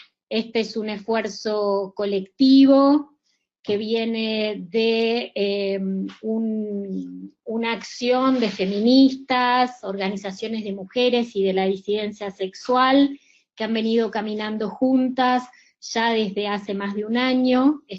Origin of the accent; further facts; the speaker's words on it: Uruguay; de Don, soy de Uruguay.